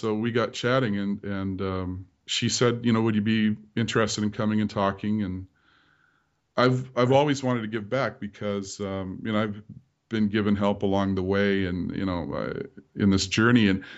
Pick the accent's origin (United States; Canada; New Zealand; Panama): Canada; British Columbia; Growing up on the Gulf Islands, I'm ashamed to say I've never been to Gabriola.